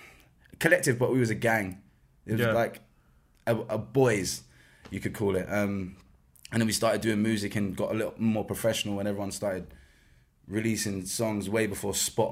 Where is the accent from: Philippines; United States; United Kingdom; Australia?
United Kingdom; London; because I'm from West London.